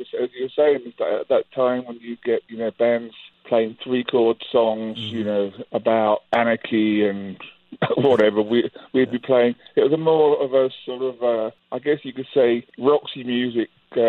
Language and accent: English; England, United Kingdom; where Rich and I grew up in England, in the countryside, you know, farms and all around.